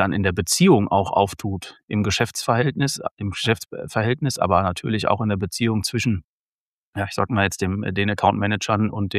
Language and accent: German; North Rhine-Westphalia, Germany; aus meiner alten Heimat, über den Biggesee